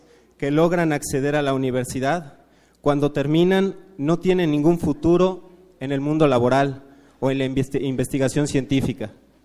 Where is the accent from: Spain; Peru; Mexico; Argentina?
Mexico; moved away as an adult; Mi esposa y yo salimos de México por trabajo, como muchos y muchas hermanas, buscando otras oportunidades.